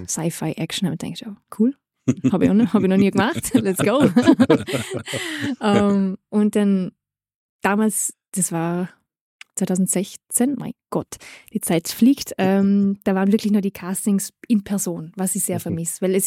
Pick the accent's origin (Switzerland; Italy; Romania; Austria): Italy; northern Italy; weil ich bin komplett italienisch und deutsch, muss ich sagen. Ich bin in Norditalien ja aufgewachsen.